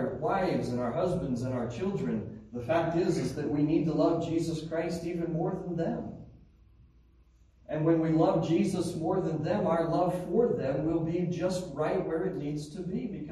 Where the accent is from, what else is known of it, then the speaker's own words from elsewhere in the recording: Cody, Wyoming, United States; You know, I grew up in Wyoming, and I'm sure it's the same here, where hunting has such a major hold on people.